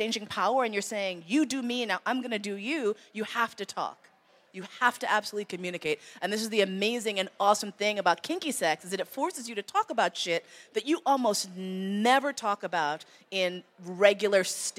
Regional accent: New York, United States; I grew up in New York, and I assumed that BDSM and leather was all gay white men.

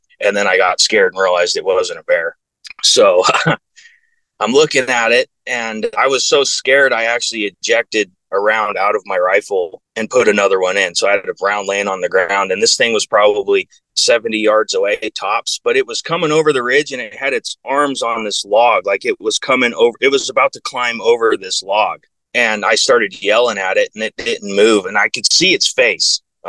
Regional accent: Oregon, United States; also born or lived in Northern California; So I grew up in Southern Oregon, you know, Southern Oregon and Northern California.

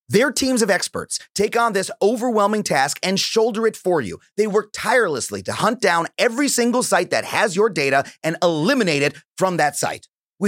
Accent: Long Island, New York, United States; I grew up on Long Island

